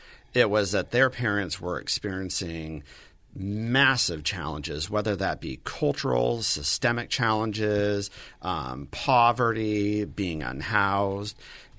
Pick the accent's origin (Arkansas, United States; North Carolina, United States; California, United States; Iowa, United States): California, United States; Santa Barbara; I grew up in Santa Barbara and I came from a very privileged family.